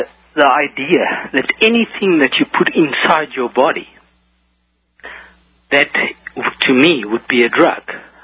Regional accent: South Africa; I'm from South Africa, and I read on the internet about a case in America

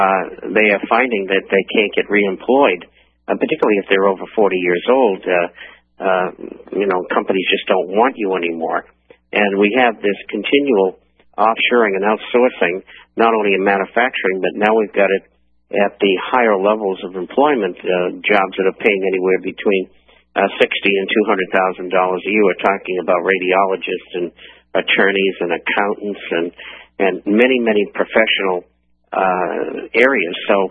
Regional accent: Boston, Massachusetts, United States; Well, I grew up in Boston, went to university at Northeastern

